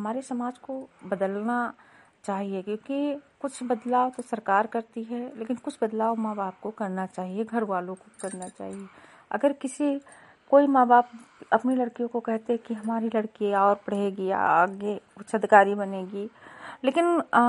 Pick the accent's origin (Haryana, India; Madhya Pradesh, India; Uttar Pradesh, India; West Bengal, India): Uttar Pradesh, India; Lakharampur; मैं विकास खंड विशेषरगंज से हूँ, ग्राम पंचायत लखारामपुर, गांव लखारामपुर से।